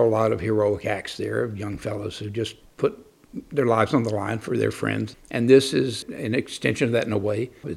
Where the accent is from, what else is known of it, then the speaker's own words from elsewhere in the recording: Texas, United States; I grew up in Texas. I've been barbecuing since I was 6 years old.